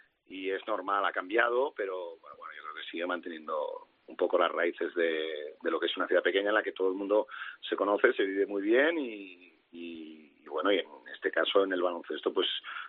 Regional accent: Vitoria, Basque Country, Spain; moved away as an adult; now in Madrid, Spain; yo soy de Vitoria, estuve aquí hasta los 27, 28 años, o sea que bueno, sí, mis raíces son de aquí, me siento un vitoriano más y además lo digo con orgullo.

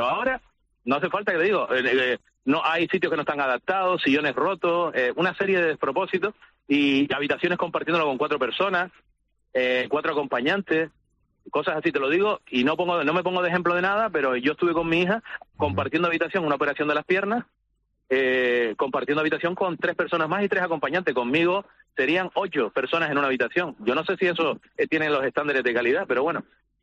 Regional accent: Canary Islands, Spain; todos somos canarios

